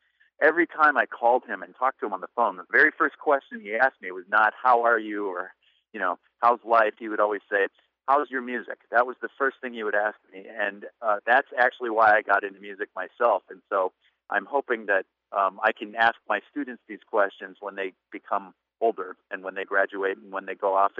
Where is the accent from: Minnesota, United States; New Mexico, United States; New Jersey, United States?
Minnesota, United States; Minneapolis; And before that, I grew up in Minneapolis.